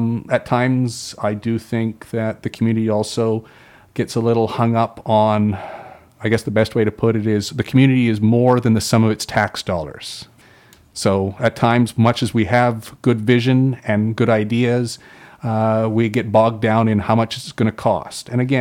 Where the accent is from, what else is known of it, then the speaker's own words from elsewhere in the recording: Salmon Arm, British Columbia, Canada; proud that I came from Salmon Arm. Certainly family, you know, I'm proud I grew up in this community.